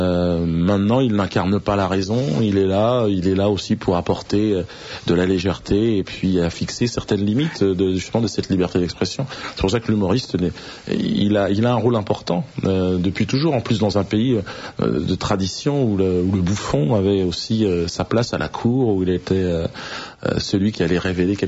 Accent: France; C'est dans ma double culture, je dirais que c'est cela. Même si j'ai grandi en France, c'est clair, et dans une tradition chrétienne, évidemment

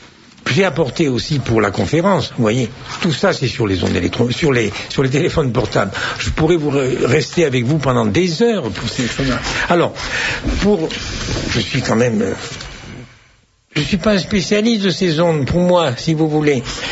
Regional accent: Nice, Provence-Alpes-Côte d'Azur, France; Pourtant, je suis niçois de 5 générations des deux côtés, hein.

